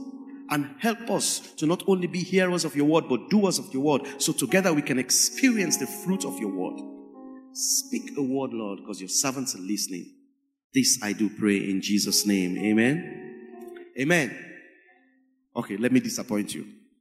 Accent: Sierra Leone; Like our sister who's leading the service is from Ghana, I'm from Sierra Leone. And this has been going on for the last couple of years. I came to this church in 2016 and I've been here since.

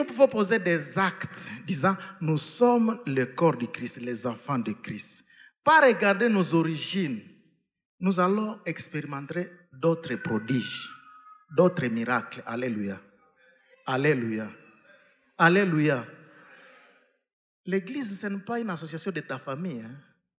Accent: South Africa; Même si moi je suis venu de l'Afrique du Sud, toi tu es venu du Congo, ici nous avons une peau noire.

